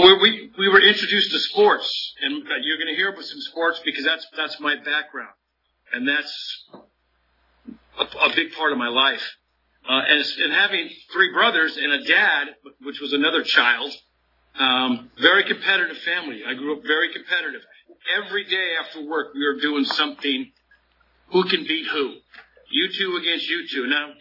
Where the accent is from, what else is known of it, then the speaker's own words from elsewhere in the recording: South San Francisco, California, United States; You know, I grew up in San Francisco, South San Francisco, actually. Both my parents are from San Francisco, born and raised.